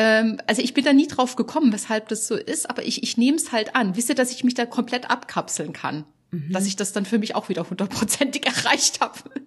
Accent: Baden-Württemberg, Germany; von Baden-Württemberg, vom Rhein, von da, wo ich herkomme

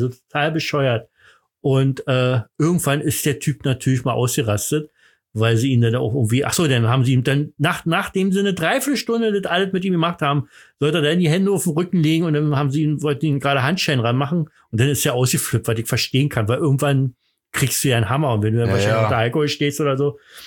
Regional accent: East Germany, Germany; ich komme aus dem Osten

